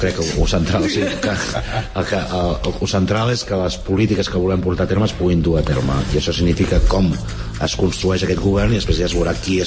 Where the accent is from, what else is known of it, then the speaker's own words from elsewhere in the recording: Sabadell, Catalonia, Spain; Jo sóc de Sabadell, sí.